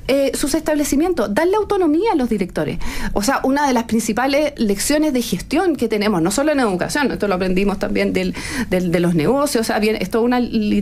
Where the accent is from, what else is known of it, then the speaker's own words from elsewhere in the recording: Chile; cuando hablamos de Chile, nosotros a nivel internacional, por ejemplo, somos el país de la OCDE que en proporción al PIB tenemos la mayor inversión en educación superior